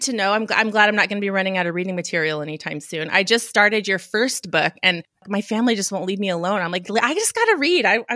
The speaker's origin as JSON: {"language": "English", "town": "Reno", "region": "Nevada", "country": "United States", "lives_now": "Montana, United States", "said": "because we're from Reno, Nevada. We moved to rural Montana 1.5 years ago."}